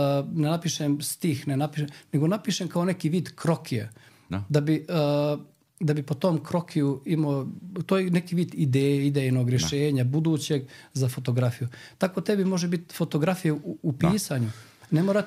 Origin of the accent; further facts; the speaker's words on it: Berovo, North Macedonia; ja sam živio sa Nenom Rahmetli. Nisam živio sa roditeljima, oni su bili u Sandžaku, ja sam u Berovu, ja i mlađi brat.